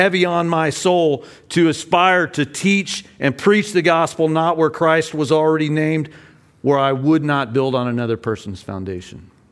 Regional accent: United States; But as we got all the way out to the Far East as an American, they wouldn't let us go to Vladivostok

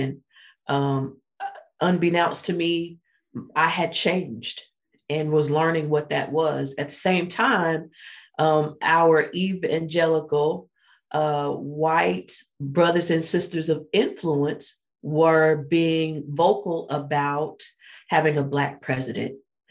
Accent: Oklahoma City, Oklahoma, United States; I am from Oklahoma City, born to a Christian family, born Christian, I say.

